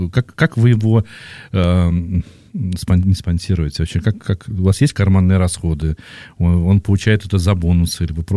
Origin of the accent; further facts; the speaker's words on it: Moscow, Russia; так как мы живем в Москве, и мы больше опираемся на свой опыт, потому что мы москвичи